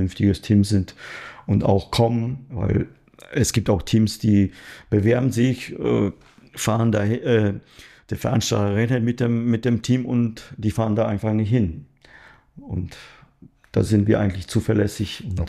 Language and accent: German; Poland; auch die Rundfahrt wird organisiert, auch von meinem ehemaligen Verein in Krakau, wo ich auch selber gefahren bin.